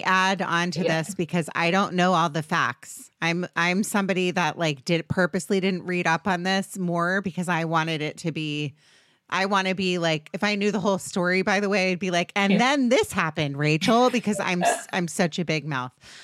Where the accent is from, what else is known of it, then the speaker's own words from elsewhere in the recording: Potomac, Maryland, United States; now in Los Angeles, United States; So even though I'm technically from DC, I grew up in Potomac, Maryland. I consider myself a California girl.